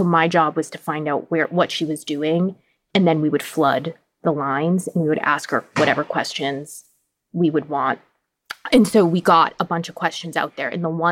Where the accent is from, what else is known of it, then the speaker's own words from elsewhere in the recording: Boston, Massachusetts, United States; like I pronounce words weird because I'm from Boston